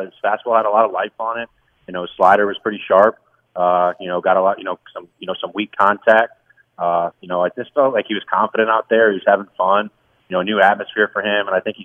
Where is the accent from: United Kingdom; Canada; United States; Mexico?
United States; Levittown, New York; Yep, I was born in Long Island, Levittown. Well, Syosset, but I lived in Levittown for 9 years growing up. So definitely an old place to call home.